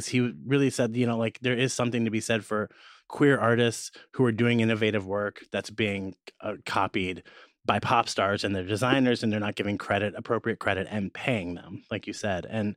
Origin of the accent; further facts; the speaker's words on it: Midwest, United States; I'm from the Midwest, so there were like pretty much when I started drag, there might have been maybe two or three kinds of queens.